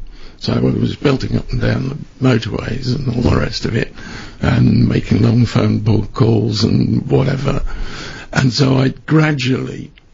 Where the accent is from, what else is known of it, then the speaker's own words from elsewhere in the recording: Birmingham, West Midlands, United Kingdom; And actually, I went to my hometown, which is Birmingham